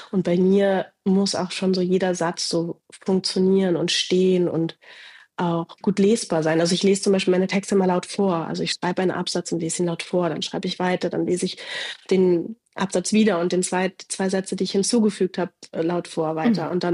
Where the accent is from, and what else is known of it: Berlin, Germany; born or raised there